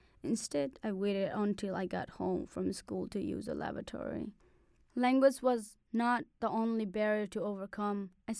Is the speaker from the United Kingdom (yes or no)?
no; Nepal; first language Nepali; English is a second language; moved away; Growing up in Nepal, I only learned how to speak Nepali, so the English language was brand new to me.